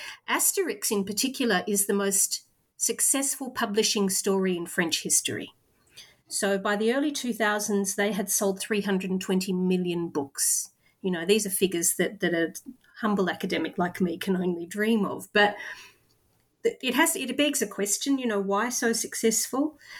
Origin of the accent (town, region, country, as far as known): Australia